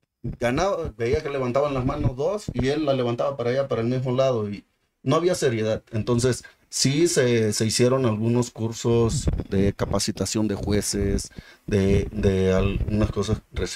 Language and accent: Spanish; Acapulco, Guerrero, Mexico; en Acapulco, Guerrero, ahí de donde soy originario